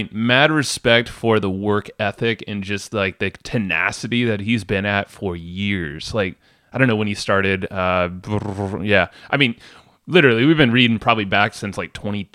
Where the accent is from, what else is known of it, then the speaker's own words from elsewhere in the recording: San Diego, California, United States; I grew up in San Diego.